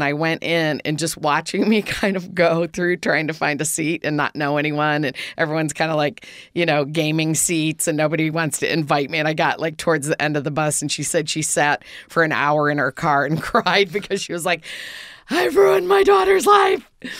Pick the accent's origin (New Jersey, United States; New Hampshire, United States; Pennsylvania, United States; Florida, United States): Florida, United States; So I grew up in Central Florida as a teenager, and it's really fun there as a teenager.